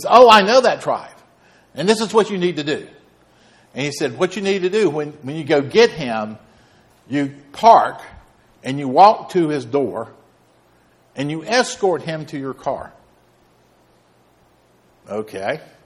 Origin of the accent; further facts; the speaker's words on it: the South, United States; When I was growing up in the South, everybody went to church, or everybody was connected with church.